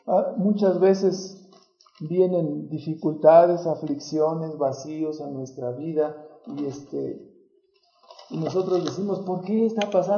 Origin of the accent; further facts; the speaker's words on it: Tepito, Mexico City, Mexico; born there; ¿a qué le voy tirando si yo nací en el Tepe? ¿Verdad? Luego, apenas puedo hablar español, ni inglés hablo, y cuando hablo español me equivoco, digo retiartos y retemuchos